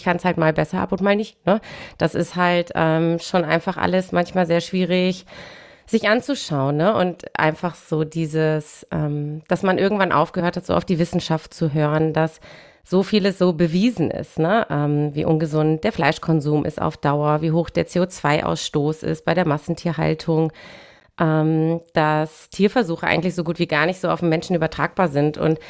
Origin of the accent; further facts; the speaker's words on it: Hanover, Lower Saxony, Germany; moved away as an adult; now in Cologne, Germany; Ich bin 39 Jahre alt und ich wohne in Köln. Ich komme aber eigentlich ursprünglich aus Hannover. Ich bin vor 18 Jahren fürs Studium hier nach Köln gezogen